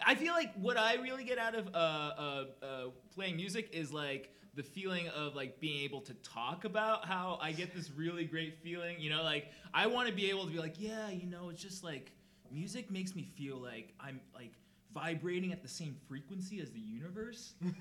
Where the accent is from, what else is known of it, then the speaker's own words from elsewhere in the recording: Ohio, United States; Because I grew up in Ohio. I grew up in suburbia.